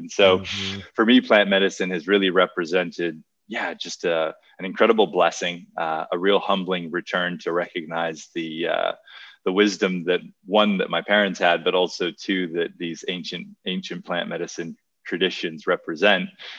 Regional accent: Hawaii, United States; So I grew up in Hawaii. Hawaii is a beautiful place, but it's also a very substance-rich environment.

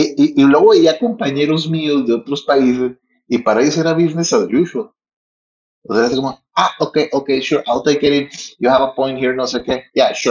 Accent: Culiacán, Sinaloa, Mexico; Yo soy culichi poco domesticado, crecí aquí en Culiacán. Fui a una escuela aquí en el Chapule, aquí en Culiacán, ¿ok?

